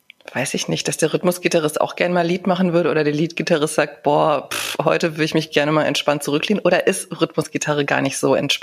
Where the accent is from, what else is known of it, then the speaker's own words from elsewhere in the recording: Gifhorn, Lower Saxony, Germany; Aus Gifhorn, das ist bei Braunschweig, Hannover, Wolfsburg, die Ecke.